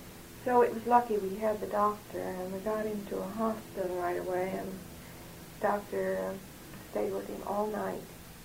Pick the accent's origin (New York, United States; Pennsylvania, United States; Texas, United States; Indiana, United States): Indiana, United States; born there; Well, I was born in Indiana a good many years ago.